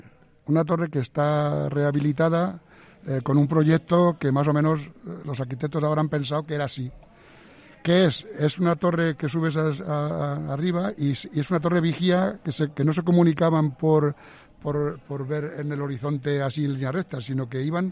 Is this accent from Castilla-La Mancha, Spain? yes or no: yes; Castilla-La Mancha, Spain; mi pueblo es un pueblo de la Serranía Baja, como he dicho, es un pueblo de secano, que no tenemos río ni piscina